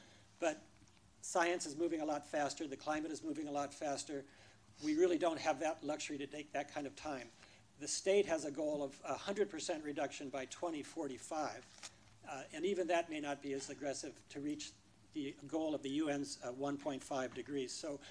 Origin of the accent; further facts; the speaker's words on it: Oakland, California, United States; We need our city, I'm from Oakland, we need our city to get very involved